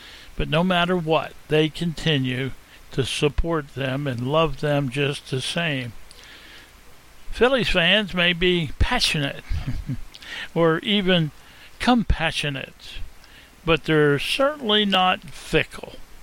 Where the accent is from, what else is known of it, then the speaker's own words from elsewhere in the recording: Harrisburg, Pennsylvania, United States; Now, most of you know that I'm originally from the Harrisburg area of Pennsylvania.